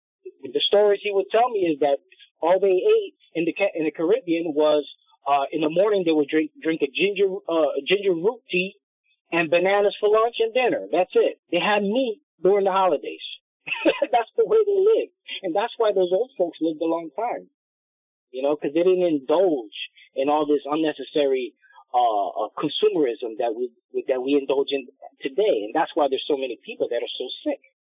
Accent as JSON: {"language": "English", "country": "United States", "tie": "born or raised there", "said": "You know, I grew up broke in the United States."}